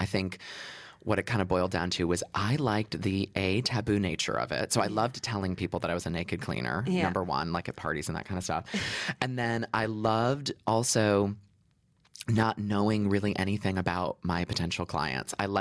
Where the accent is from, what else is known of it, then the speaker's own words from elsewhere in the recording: United States; now in London, United Kingdom; Obviously, I'm American here, living in London in the UK